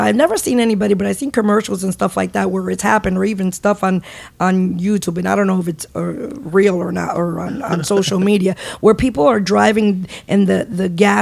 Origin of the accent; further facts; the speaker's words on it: Connecticut, United States; We come from Connecticut, where there's trees and pine trees, and you know, New England